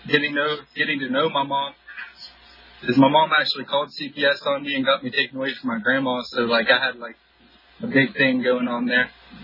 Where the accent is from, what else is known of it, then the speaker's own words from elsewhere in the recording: West Virginia, United States; I'm from West Virginia. I've been struggling with addictions probably since I've been 12 years old.